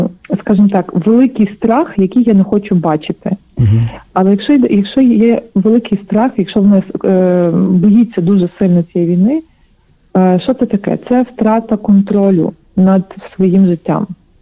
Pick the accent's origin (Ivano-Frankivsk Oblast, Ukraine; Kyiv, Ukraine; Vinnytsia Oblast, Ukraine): Ivano-Frankivsk Oblast, Ukraine; Kalush; Так, я з Івано-Франківська. Я родом сама з Калуша, але більшість часу свого життя жила в Івано-Франківську. Далі приїхала в Київ, і зараз наразі я перебуваю з березня місяця, я перебуваю в Івано-Франківську знову.